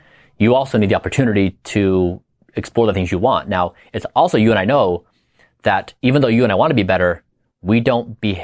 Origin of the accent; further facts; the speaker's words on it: Utah, United States; And when I went from growing up in Utah to going to poverty-stricken Ecuador, living among people with mud floors, mud walls, that broke my reality.